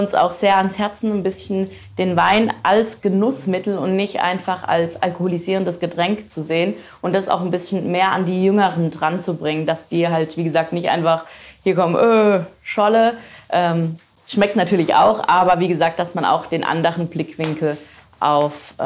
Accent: Rödersheim, Rhineland-Palatinate, Germany; also born or lived in Frankenthal; Genau, aber wohne schon immer in Rödersheim, also auch hier direkt um die Ecke. Also Pelzermädel durch und durch.

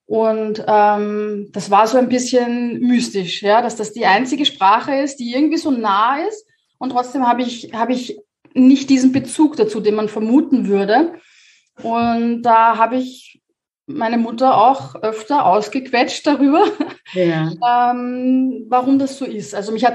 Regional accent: Vienna, Austria; Ja, also ich komme aus Wien, bin hier geboren, bin hier groß geworden.

